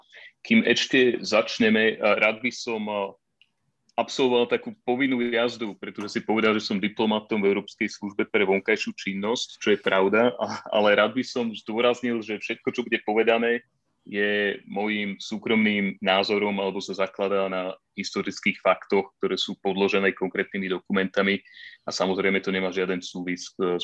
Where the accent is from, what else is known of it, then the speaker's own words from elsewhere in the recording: Bratislava, Bratislava Region, Slovakia; ja som vyrastal v Bratislave na ulici, ktorá je pomenovaná po legionároch, legionárska